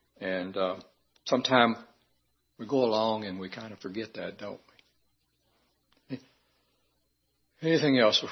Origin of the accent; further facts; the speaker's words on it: the South, United States; accent: southern; Well, I appreciate your putting up with my southern accent. I can't get rid of it, so. It won't go away, and I've been in the city a long time.